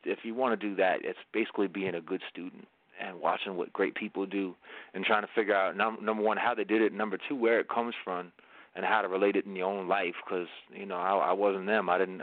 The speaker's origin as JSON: {"language": "English", "town": "Long Island", "region": "New York", "country": "United States", "said": "I love my Jersey people. I'm from Long Island, so there's like a long standing thing of Long Island versus Jersey"}